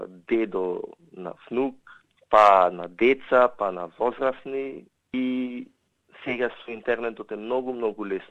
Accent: Bitola, Pelagonia, North Macedonia; бидејќи сум од Битола, општината Битола е целосно комплетирана со сите 65 села

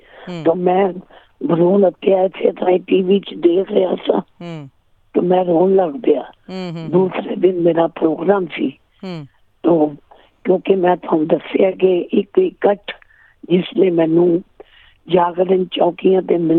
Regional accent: Amritsar, Punjab, India; moved away; ਮੈਂ ਬੇਸਿਕਲੀ ਅੰਮ੍ਰਿਤਸਰ ਦਾ ਰਹਿਣ ਵਾਲਾ

